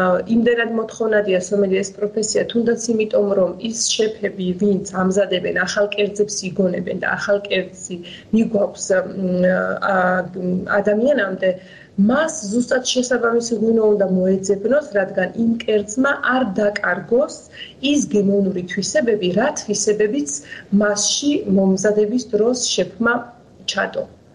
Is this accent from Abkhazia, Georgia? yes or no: no; Kakheti, Georgia; იქიდან გამომდინარე, რომ ვარ კახეთიდან, დავიბადე და გავიზარდე კახეთში.